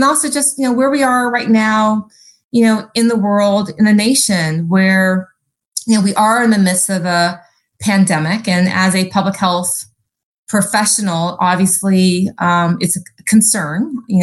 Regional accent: California, United States; but I grew up in Southern California, Scott.

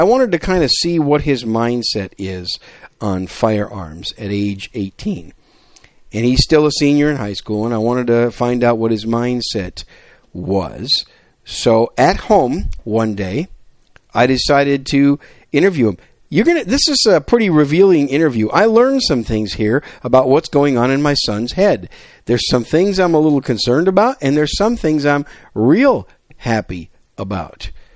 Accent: Wisconsin, United States; also born or lived in New York City; You know, I was born in New York City, raised in Wisconsin. I've been living in Texas a long time.

